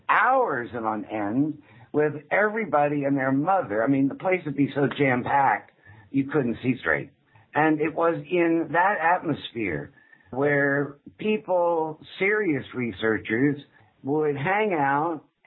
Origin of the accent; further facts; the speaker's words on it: the South, United States; because my father was a Southerner and because I was raised in the South, I like this very understated, fairly gentle way.